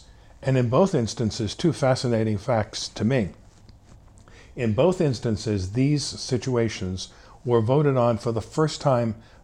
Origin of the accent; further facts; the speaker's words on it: Newark, New Jersey, United States; Newark, New Jersey.